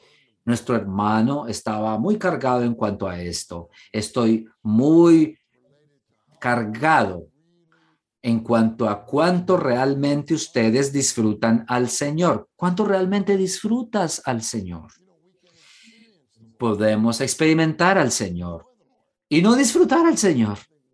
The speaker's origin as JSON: {"language": "Spanish", "town": "Pittsburgh", "region": "Pennsylvania", "country": "United States", "tie": "born or raised there", "also_born_or_lived": "Texas", "said": "Yo crecí en Pittsburgh y yo ni siquiera sabía que era un jalapeño."}